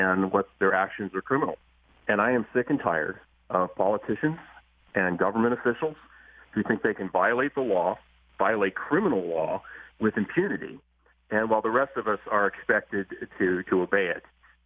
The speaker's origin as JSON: {"language": "English", "town": "McKees Rocks", "region": "Pennsylvania", "country": "United States", "said": "I'm from Pittsburgh originally. I'm from McKees Rocks originally."}